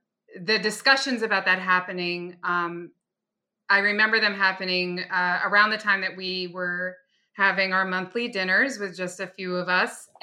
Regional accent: New York City, New York, United States; born there; And I was born in Greenwich Village, and we lived on Bleecker Street. I was one of those kids from the suburbs that got into the city whenever she could.

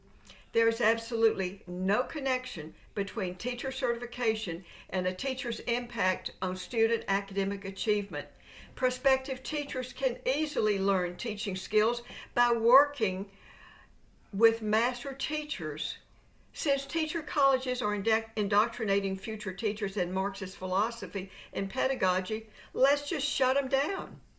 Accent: Tennessee, United States; Representative Mark Green, a Republican from Tennessee, my home state, has introduced a bill to ban CRT in military service academies.

